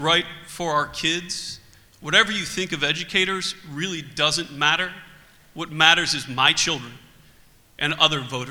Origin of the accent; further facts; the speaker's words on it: Youngstown, Ohio, United States; It reminds me of the stories my dad told me growing up in Youngstown about the mob and how they came up with things.